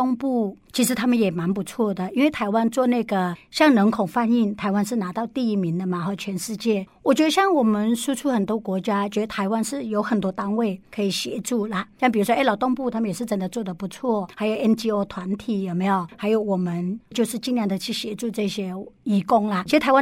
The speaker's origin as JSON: {"language": "Chinese", "town": "Mae Salong", "region": "Chiang Rai", "country": "Thailand", "tie": "born or raised there", "moved": "yes", "lives_now": "Taiwan", "said": "所以我就是从那边出生长大的"}